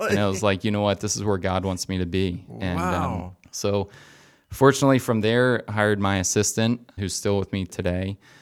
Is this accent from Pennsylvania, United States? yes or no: yes; Lititz, Pennsylvania, United States; I grew up in Lititz and played a lot of sports throughout high school